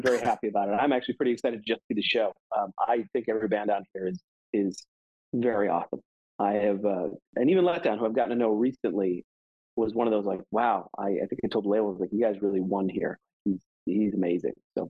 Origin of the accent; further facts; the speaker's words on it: Massachusetts, United States; I mean, I'm from New England. So, I grew up in Berkshire, in the Berkshires coming up.